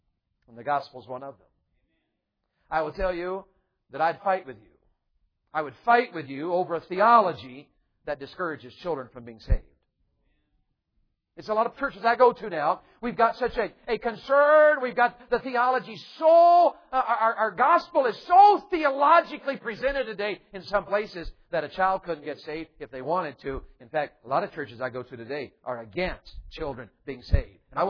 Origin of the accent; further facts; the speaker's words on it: Tennessee, United States; Now, I was raised in Tennessee in the mountains, and the mountains where I was raised, fighting is part of the culture.